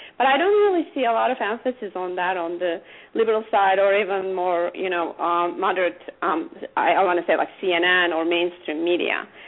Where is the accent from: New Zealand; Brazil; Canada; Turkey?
Turkey; English is a second language; now in United States; most of my family are Muslims. You know, I grew up in Turkey and moved to the United States in 1993.